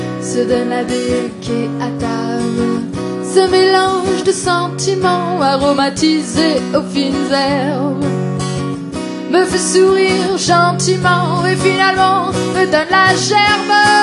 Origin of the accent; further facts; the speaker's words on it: Marseille, Provence-Alpes-Côte d'Azur, France; Je vais arrêter l'accent québécois parce que voilà, je suis marseillaise